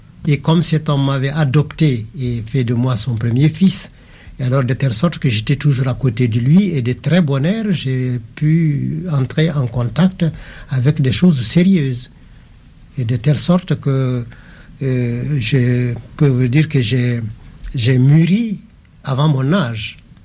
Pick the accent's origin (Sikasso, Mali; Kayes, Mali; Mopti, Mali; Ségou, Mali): Mopti, Mali; Bandiagara; born there; Je suis né à Bandiagara en 1901. Bandiagara, c'était l'ancienne capitale du Massina sous l'Empire Tokouler. Par ma mère, je suis sénégalais, du Fouta sénégalais, mais par mon père, je suis du Fakala